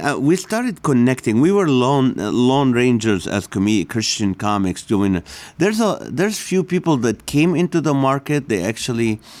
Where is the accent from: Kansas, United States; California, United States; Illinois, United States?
California, United States; now in Corona, United States; But no, so Corona, it's a nice city. I've lived in Corona since 2003. We're migrants from Orange County.